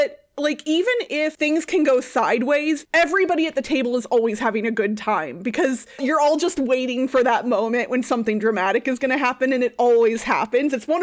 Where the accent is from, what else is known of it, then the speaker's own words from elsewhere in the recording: Midwest, United States; now in Las Vegas, United States; I am 39 years old. I grew up in the Midwest, but I now live out in Vegas. So yeah, I had a traditional Midwestern upbringing